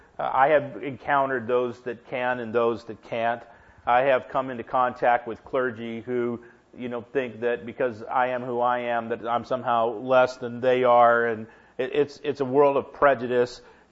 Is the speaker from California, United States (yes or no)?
yes; Inglewood, California, United States; also born or lived in Los Angeles; I grew up in Inglewood and in Los Angeles